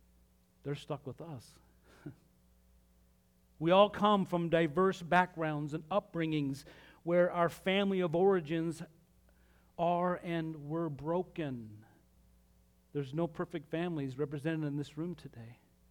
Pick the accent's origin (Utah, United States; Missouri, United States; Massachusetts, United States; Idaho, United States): Utah, United States; I'm from Utah.